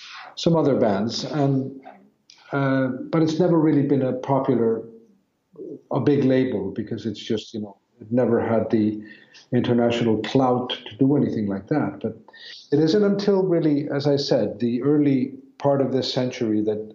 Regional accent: Iceland; also born or lived in Norway / New York; I was born in Norway, and then I lived a few years in Iceland, and then I moved to New York and lived there for a few years. And then I moved back, when I was about 10. I started living in Iceland sort of more continually.

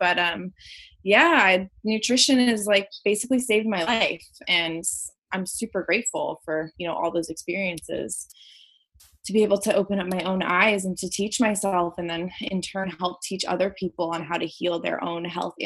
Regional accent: Colorado, United States; So I grew up in Colorado, about, let's say, like 20 minutes east of Boulder.

